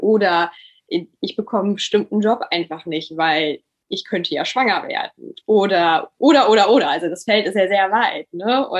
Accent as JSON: {"language": "German", "region": "Lower Saxony", "country": "Germany", "tie": "born or raised there", "lives_now": "Düsseldorf, Germany", "said": "aktuell bin ich in Düsseldorf. Bin aber ja auf einem kleinen Dorf im Niedersachsen groß geworden. Dann hat es mich irgendwie mit dem Studium in die große, weite Welt verschlagen. Ich habe in Bremen dann studiert, in Australien gelebt, Südafrika, Bali dann eine Zeit lang, auch studienbedingt."}